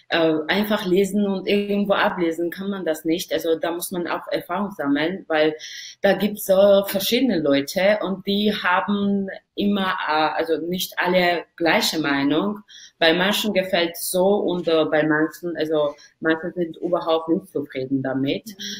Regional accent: Georgia; German is a second language; ich komme aus Georgien.

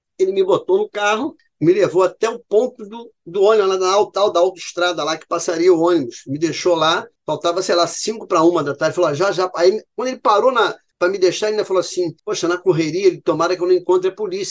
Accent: Rio de Janeiro, Brazil; eu sou do Rio de Janeiro, acostumado a esse trânsito logo aqui

